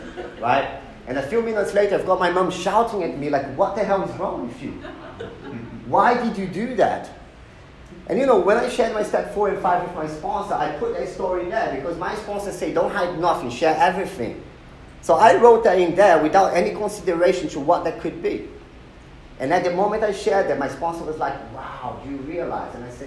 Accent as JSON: {"language": "English", "region": "Rio de Janeiro", "country": "Brazil", "tie": "born or raised there", "said": "as I said, I was born and raised in Rio."}